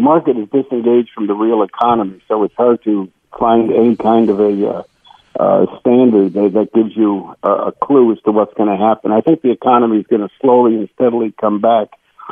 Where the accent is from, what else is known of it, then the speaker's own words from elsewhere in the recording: Bronx, New York, United States; My parents came from Sweden as immigrants, and we were poor. We were raised in the Bronx.